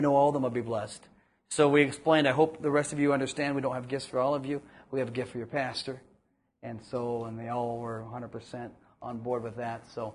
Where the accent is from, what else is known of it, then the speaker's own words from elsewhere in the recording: Ojai, California, United States; But I told them, I'm from Ojai Valley.